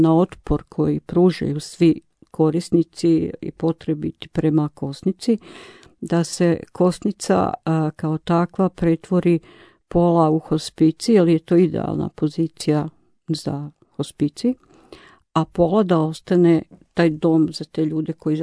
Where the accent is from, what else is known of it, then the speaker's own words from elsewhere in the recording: Zagreb, City of Zagreb, Croatia; U gradu, kod nas u Zagrebu, odnosno u Hrvatskoj